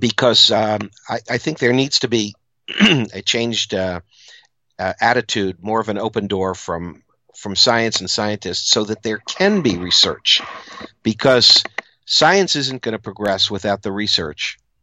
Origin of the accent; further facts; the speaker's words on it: Maryland, United States; when I was a boy growing up in Maryland and wanted to be a filmmaker, I was reading Fari's Monster magazine and I was making amateur monster movies.